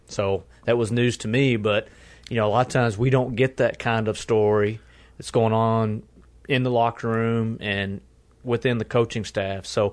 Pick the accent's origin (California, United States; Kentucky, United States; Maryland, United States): Kentucky, United States; we're both from the Kentucky area to some extent, and there's that rivalry there.